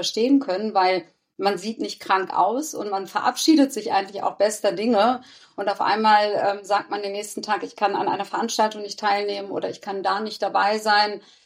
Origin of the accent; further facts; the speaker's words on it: Hamburg, Germany; ich komme aus Hamburg, ich bin aus Leidenschaft Hamburgerin